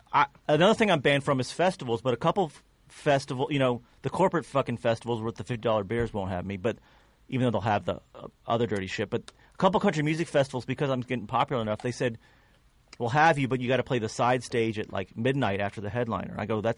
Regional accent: Kentucky, United States; Well, I'm saying I grew up in Kentucky, but.

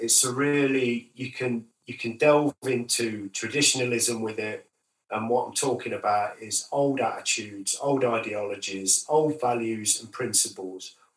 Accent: Grantham, East Midlands, United Kingdom; now in Nottingham, United Kingdom; And when I moved to Nottingham from Grantham, you've got this whole mixed melting pot of cultures.

